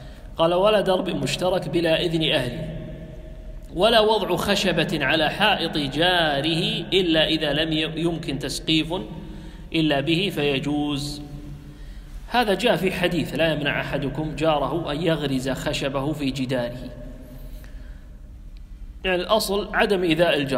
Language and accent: Arabic; Kuwait; والروشن والروشنة حتى مستخدمة عندنا في الكويت في البيوت القديمة،